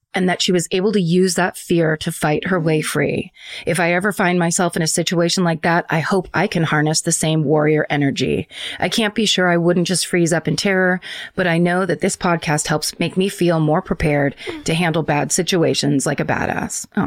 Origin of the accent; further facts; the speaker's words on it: Sitka, Alaska, United States; now in Natchez, United States; I moved from my hometown, Sitka, Alaska, to Natchez, Mississippi in 2019, where my husband and I adopted two wonderful and crazy dogs